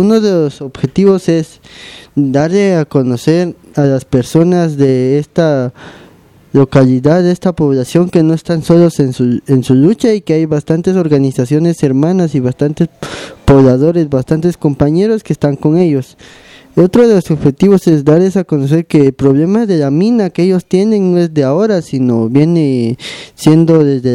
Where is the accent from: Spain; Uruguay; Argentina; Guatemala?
Guatemala; mostrarles nuestra solidaridad como hermanos guatemaltecos que somos.